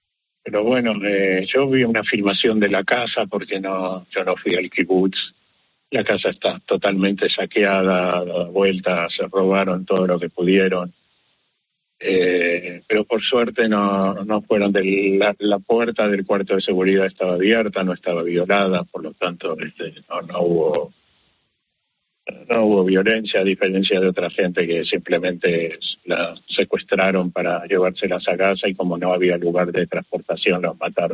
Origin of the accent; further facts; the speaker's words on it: Argentina; Pero como buen argentino sé que para tango hacen falta dos.